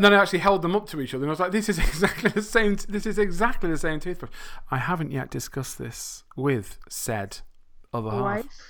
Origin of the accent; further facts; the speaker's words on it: England, United Kingdom; because I'm from England land.